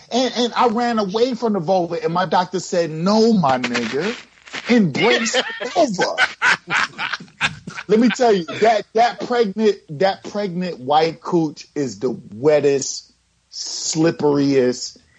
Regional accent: Brooklyn, New York, United States; I'm from Brooklyn, man.

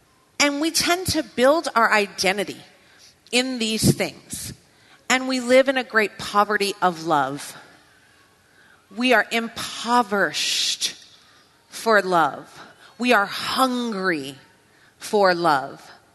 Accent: Louisiana, United States; also born or lived in Costa Rica; now in Fort Wayne, United States; I grew up in Louisiana, So I ended up in Fort Wayne by way of Costa Rica

